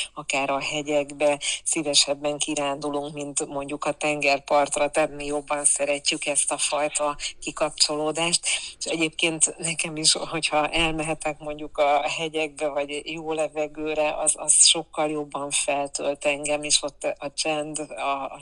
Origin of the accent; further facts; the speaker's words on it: Szekszárd, Tolna, Hungary; 1997-ben már Szekszárdon kezdtem el dolgozni, és Szekszárdot, a szülővárosomat nagyon is szeretem, és ott voltam rezidens is